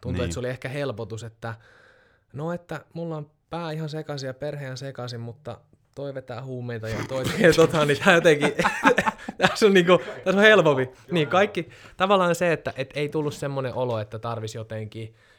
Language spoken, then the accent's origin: Finnish; Uusimaa, Finland; born there; Sanoin, että Espoo tai Vantaa tai jossain pääkaupunkiseudulla. Ja siis mä oon kasvanut vähän siellä täällä, me ollaan muutettu aika paljon.